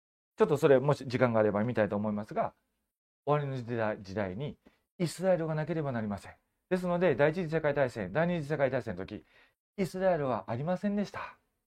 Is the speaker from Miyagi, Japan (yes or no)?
no; Osaka, Japan; accent: Osaka dialect; now in Kanto, Japan; そのおかげで大阪人である私は関東です。大阪弁で説教させていただいても違和感はないように感じてる。